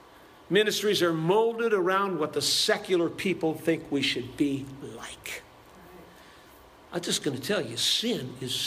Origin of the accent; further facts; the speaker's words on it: Cleveland, Ohio, United States; I went to school there in Bardstown, Kentucky. I didn't know anything. I was from Cleveland, Ohio.